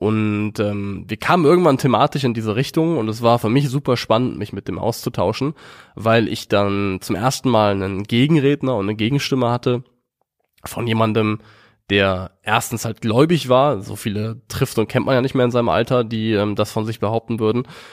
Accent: Eifel, Germany; Denn ich komme vom Land, ich komme aus der Eifel, aus einem sehr, sehr kleinen Dorf.

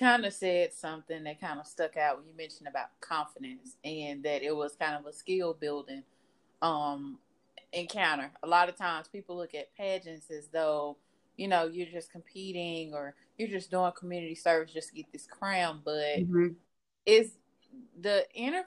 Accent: the South, United States; because we're both from the South.

